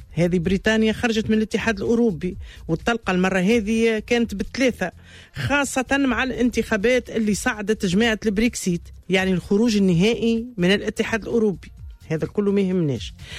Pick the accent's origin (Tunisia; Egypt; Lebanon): Tunisia; والطقس هوني عندنا في تونس محليه